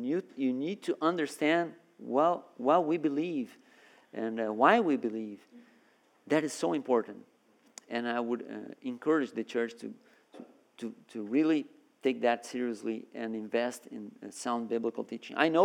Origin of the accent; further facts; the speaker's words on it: Brazil; now in Canada; I came from Brazil. I'm not from Canada. I came from Brazil. We went to Canada as missionaries.